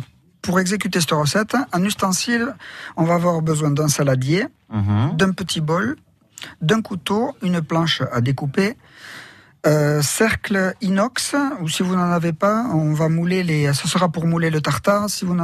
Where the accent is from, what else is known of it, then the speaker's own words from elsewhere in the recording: Arudy, Nouvelle-Aquitaine, France; Ouais, je suis d'Arudy, moi, natif.